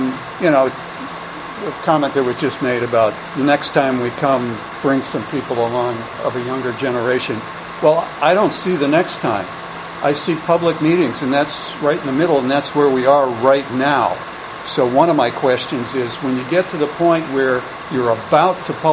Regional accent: Stowe, Massachusetts, United States; from Stowe, Mass., also a member of Elders Climate Action

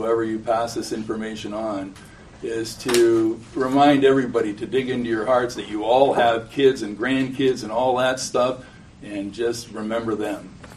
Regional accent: Toronto, Ontario, Canada; moved away as an adult; also born or lived in Los Angeles, United States; now in United States; Born and raised in Toronto, Canada, big city. In my 20s, I moved to California, LA area, for about 5 years. And then when the notion of moving to New England came up

